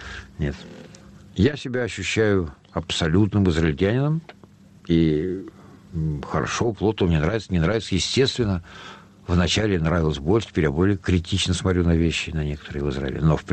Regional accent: Moscow, Russia; born there; Я родился в Москве, но почему Москва в Москве?

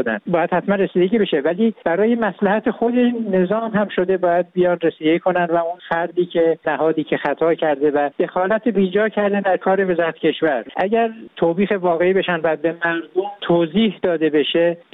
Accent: Iran; من الان به عنوان یک ایرانی واقعا شرمنده ام که چرا حکومت کشورم این جور مسئله رو بعد 40 سال تجربه مسئله به این سادگی رو حل نمیکنن

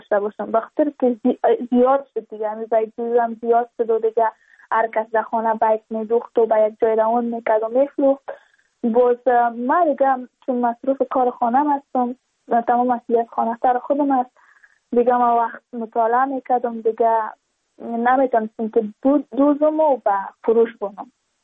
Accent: Badakhshan, Afghanistan; ما از بدخشان هستیم، یعنی منطقه دور دستش

